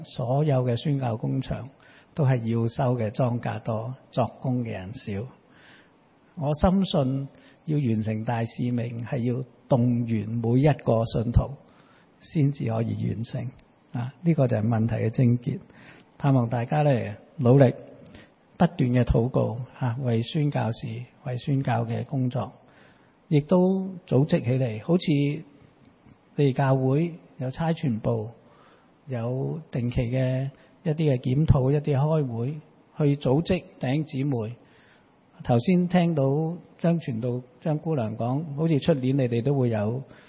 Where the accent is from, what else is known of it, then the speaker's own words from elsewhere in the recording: Hong Kong; 我们香港人很厉害，很多的理由，很多不同的藉口